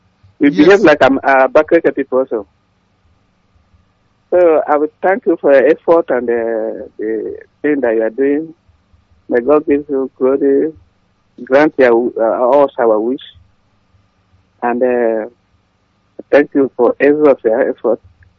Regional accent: Enugu State, Nigeria; now in Benue State, Nigeria; I'm from Enugu, but I'm based in Benue State.

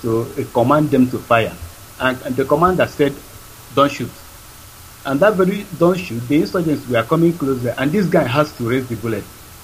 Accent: Nigeria; I am a Nigerian.

